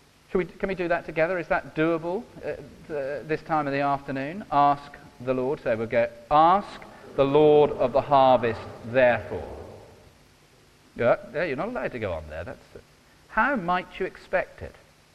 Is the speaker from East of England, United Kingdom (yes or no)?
no; South West England, United Kingdom; I come from Cornwall originally, and on my parents' farm, there's a cider orchard